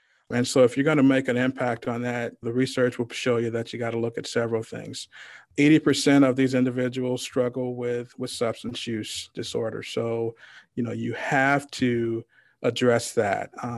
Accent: East St. Louis, Illinois, United States; being born and raised in East St. Louis, which, you know, on my block, you know, when I go back home, my mom and dad still live on 80th Street in East St. Louis.

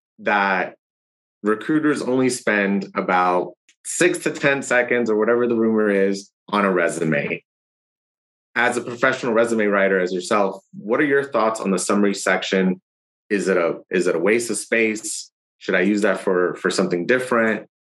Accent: Miami, Florida, United States; Even though I'm from Miami, I'm not trying to go all the way back home, but Central Florida is kind of cool.

